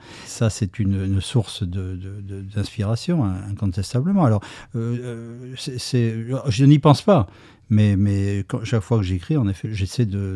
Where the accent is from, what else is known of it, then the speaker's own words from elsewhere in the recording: Libreville, Estuaire, Gabon; born there; Je suis né au Gabon, donc à Libreville. J'y suis resté 18 mois, choisir ma soignée parce que j'allais mourir. J'y suis revenu à 14, 15 ans, 16 ans.